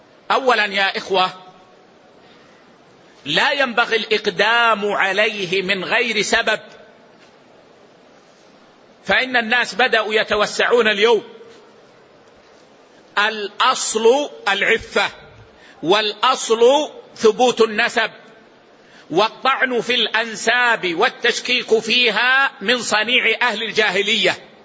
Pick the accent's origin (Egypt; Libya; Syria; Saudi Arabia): Saudi Arabia; ولذلك عندنا في السعودية في النظام لا يسمح بهذا التحليل إلا بحكم قضائي